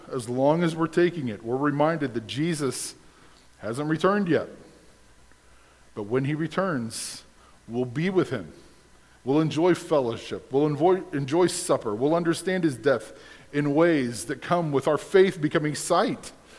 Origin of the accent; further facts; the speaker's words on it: United States; And here's the language is going to, I think, rock our worlds because we're American.